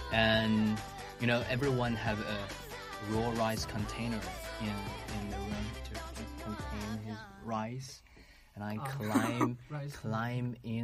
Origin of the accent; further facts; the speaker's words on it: Chengdu, Sichuan, China; English is a second language; I'm from France, Chengdu, Sichuan. First place of mahjong.